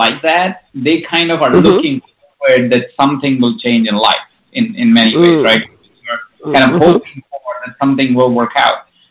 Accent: Jaipur, Rajasthan, India; my backstory is I was born in India in a small town called Jaipur. It's, you know, like when you think of India, colors, dance, music, you kind of are thinking about that city. It's like full of palaces.

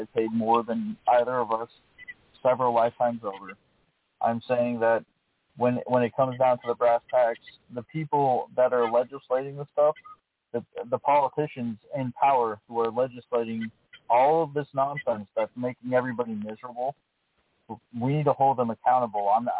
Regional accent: Chicago, Illinois, United States; I'm from Chicago. So when people leave Illinois and people leave Chicago, all these millionaires leave Chicago

